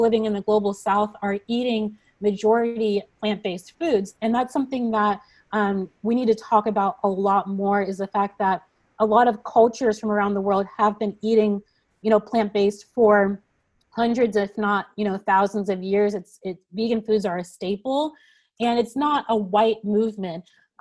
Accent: Nigeria; I grew up raised in a meat eating household and I just considered that to be normal. I don't have many memories of growing up in Nigeria

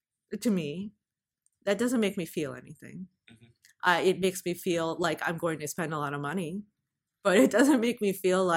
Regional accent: New Castle, Pennsylvania, United States; Because I grew up in Newcastle, as you know, which is outside of Pittsburgh. It's in the middle of nowhere, and there are very few Asians.

